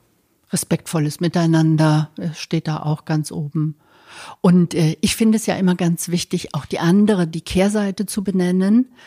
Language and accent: German; Cologne, North Rhine-Westphalia, Germany; now in Rosenheim, Germany; Ich komme ursprünglich aus Köln, da habe ich die letzten Jahrzehnte verbracht und bin erst seit 2 Jahren jetzt knapp hier in Rosenheim und fühle mich hier sehr wohl